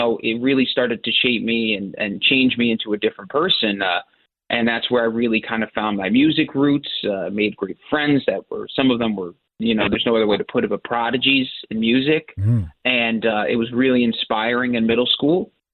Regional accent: Danbury, Connecticut, United States; moved away; also born or lived in Zurich, Switzerland / Oxford, Connecticut; I was born in Zurich, Switzerland, and we moved to Danbury, Connecticut when I was about 4 years old.

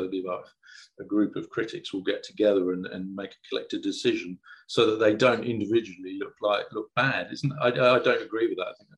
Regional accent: Southend, East of England, United Kingdom; I grew up in the Essex South. It's going to be shot in Southend, Canvey Island area, where I grew up as a kid and got up to all sorts of mischief.

